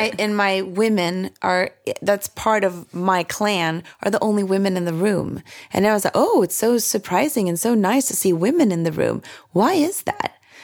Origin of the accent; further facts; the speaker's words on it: Sweden; My childhood growing up in Sweden made me feel safe.